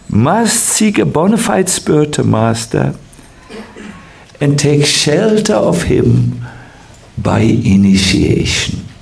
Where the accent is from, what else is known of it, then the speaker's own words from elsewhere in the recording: Germany; English is a second language; Yes, I'm from Germany. Germans are proud people.